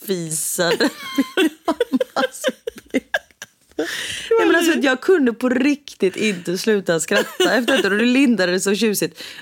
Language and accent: Swedish; Gothenburg, Västra Götaland County, Sweden; Och vi är från Göteborg